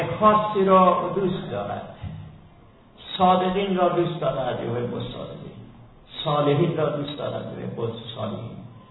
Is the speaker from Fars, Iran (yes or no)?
no; Mazandaran, Iran; تا زمانی که خداوند مصلحت دید من برگردم به مازندران. قبل از مازندرانم بیش از 20 سال منبر رفتم در مناطق گوناگون غیر مازندران،